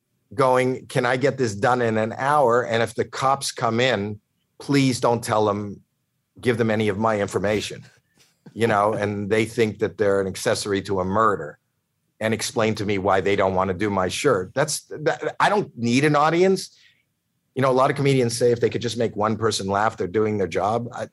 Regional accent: Toronto, Ontario, Canada; And I'm from Toronto, Canada

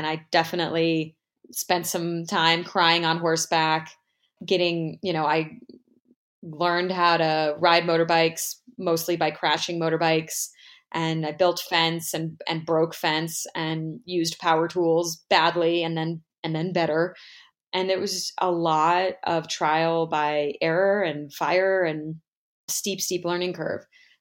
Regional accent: North Carolina, United States; You know, I'm from North Carolina. Like, I kind of can shapeshift a bit.

